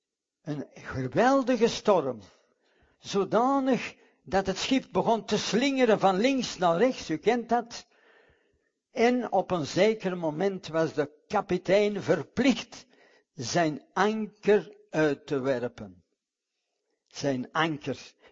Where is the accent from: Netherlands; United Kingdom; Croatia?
United Kingdom; Scotland; in de richting van Schotland, mijn vaderland. Misschien weten het u het nog niet, ik ben een Schot.